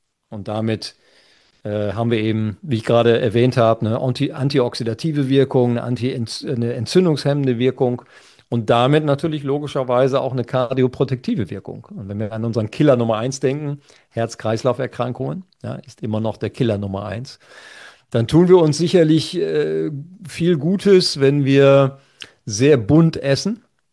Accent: Lower Saxony, Germany; ich komme ja aus dem Schwarzteetrinkerland, ja, nämlich aus Ostfriesland. Und ich bin ja groß geworden mit 3 Tassen Tee morgens, 3 Tassen Tee mittags und 3 Tassen Tee abends.

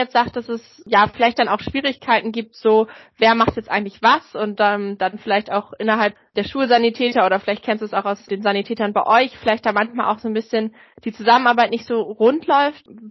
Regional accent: Hamburg, Germany; wir kommen ja aus Hamburg

